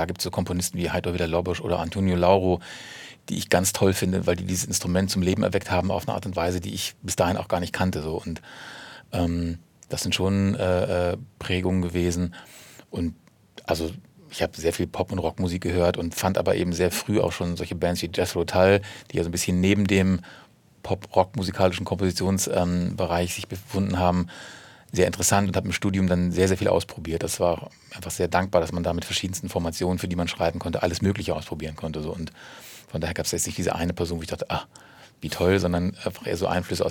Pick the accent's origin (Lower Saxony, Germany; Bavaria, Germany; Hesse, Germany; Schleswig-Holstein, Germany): Lower Saxony, Germany; Peine; Ich bin in Niedersachsen geboren, in Peine, also fast schon Zonenrandgebiet, und da bin ich auch aufgewachsen, habe meinen Zivildienst da gemacht und bin dann nach Hildesheim zum Studium gegangen.